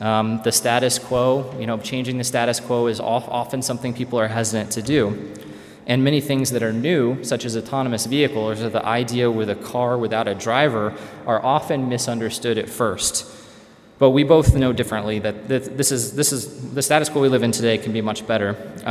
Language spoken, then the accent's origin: English; Kansas City, United States; actually going from where I grew up in the Kansas City area to a robot competition here actually in Las Vegas.